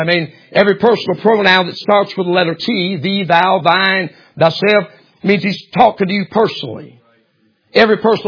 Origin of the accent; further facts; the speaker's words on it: United States; But I'm also an American.